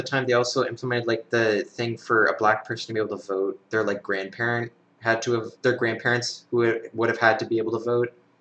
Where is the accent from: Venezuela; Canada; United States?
Canada; As a Canadian, I'm obligated to learn more about American history than Americans.